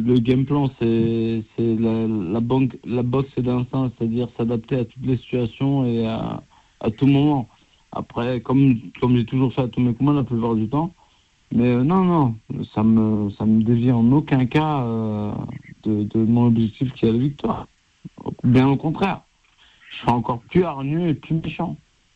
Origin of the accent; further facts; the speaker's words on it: Paris, Île-de-France, France; je suis parisien